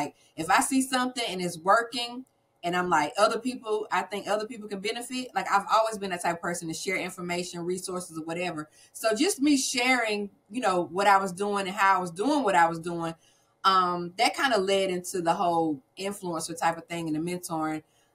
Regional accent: North Carolina, United States; accent: southern; But yes, I am from North Carolina, as you can hear from this little southern twang I got.

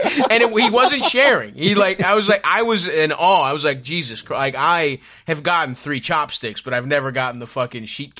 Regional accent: Baltimore, Maryland, United States; now in New York, United States; Grew up in Baltimore, and so I did a rewatch in like April through May until the weather got nice and New York stopped being so scary.

